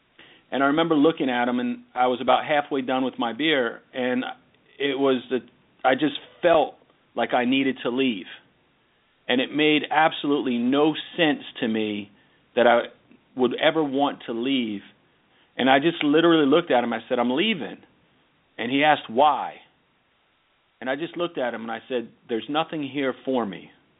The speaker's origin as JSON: {"language": "English", "town": "Brick", "region": "New Jersey", "country": "United States", "tie": "born or raised there", "said": "I grew up in Bricktown, New Jersey"}